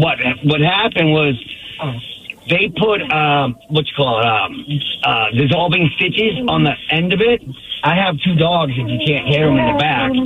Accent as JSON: {"language": "English", "town": "Boston", "region": "Massachusetts", "country": "United States", "also_born_or_lived": "California", "moved": "yes", "said": "I'm from Boston originally."}